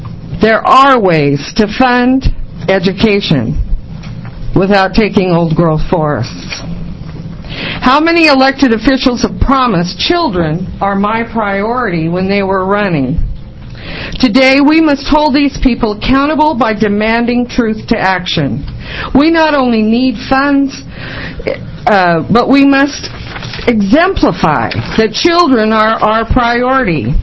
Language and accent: English; Roseburg, Oregon, United States; I grew up in Roseburg, Oregon, and I understand about natural resources.